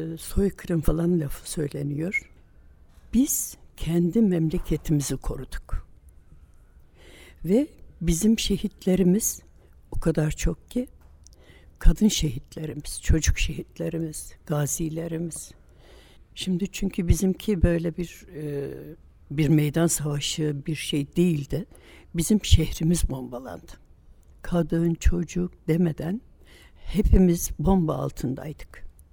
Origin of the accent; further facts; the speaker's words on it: Gaziantep, Turkey; Ben Gaziantep doğumluyum. 1939 Gaziantep doğumluyum. Gaziantep'te yaşadım. Bütün kültürüm de Gaziantep'ten aldım. Hayatım orada geçti.